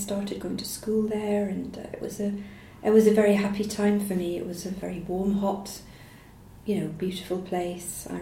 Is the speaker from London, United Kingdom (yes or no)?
no; Scotland, United Kingdom; also born or lived in Tanzania; But yes, I'm proud to be Scottish, and I feel I am Scottish.